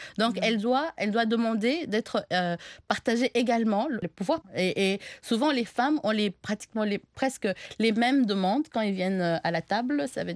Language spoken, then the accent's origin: French; DR Congo; Un exemple simple, chez moi, en République démocratique du Congo, on a des ethnies où c'est la femme qui est le chef de la famille.